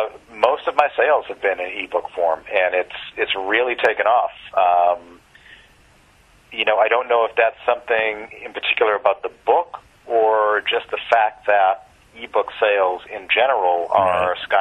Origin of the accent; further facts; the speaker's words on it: Boston, Massachusetts, United States; I'm from Boston, and it's about Boston